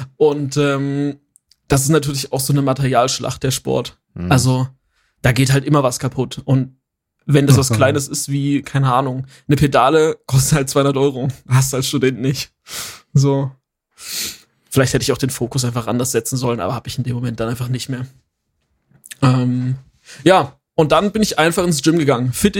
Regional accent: Bavaria, Germany; Aus so einem kleinen, süßen Dorf. Nee, es ist eigentlich eine Stadt. Mit so, ich glaube, 8000 Einwohnern, ganz, ganz oben in Bayern, so an der Grenze zu Thüringen.

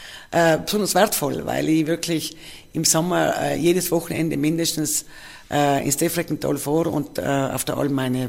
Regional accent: Antholz, Trentino-Alto Adige, Italy; Ich bin gebürtige Antholzerin, habe vor langer Zeit die Matura gemacht in Bruneck

